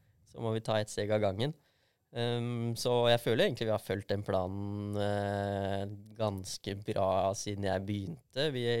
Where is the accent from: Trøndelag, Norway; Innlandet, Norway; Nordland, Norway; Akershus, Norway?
Akershus, Norway; Asker; Hvis vi skal ta det helt fra starten, så vokste jeg opp i Asker.